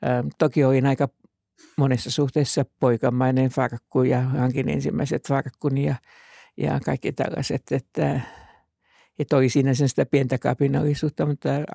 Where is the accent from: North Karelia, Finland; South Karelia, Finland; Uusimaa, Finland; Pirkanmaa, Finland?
Uusimaa, Finland; Helsinki; No mä syntyisin ja kotoisin Helsingin Kalliosta tästä teidän studion ihan läheltä. Vanhempani asuivat tuossa Hämeentiellä juuri ihan näillä kohtavilla.